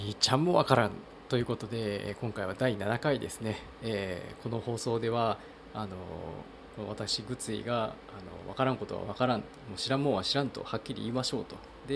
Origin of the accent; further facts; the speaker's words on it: Kochi, Japan; accent: Tosa dialect; 一応私高知生まれの高知育ちなんで土佐弁がまあ分かるっていうか、普通の土佐弁話してるんですけど、そんなに深いのは実は分かんないんですけどね。